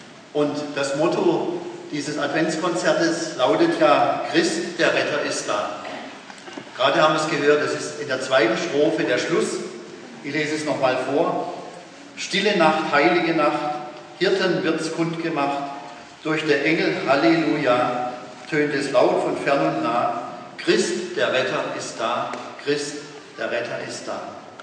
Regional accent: Pforzheim, Baden-Württemberg, Germany; Ich bin ja gebürtiger Pforzheimer und bin hier aufgewachsen.

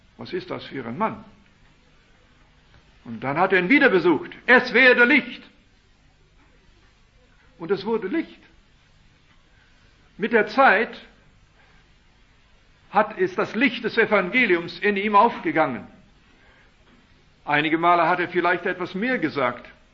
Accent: Canada; Machen Sie es wie die Kühe mit denen ich aufgewachsen bin in Kanada

